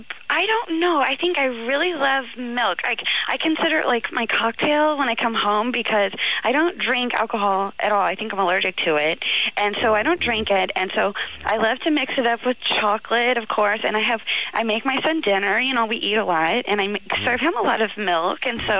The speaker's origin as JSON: {"language": "English", "region": "Illinois", "country": "United States", "said": "No, I'm actually from Illinois."}